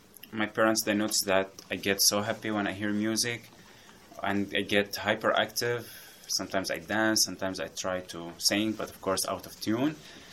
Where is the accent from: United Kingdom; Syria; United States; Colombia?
Syria; now in Qatar; So the challenges was that I came from Syria, and there is a different kind of music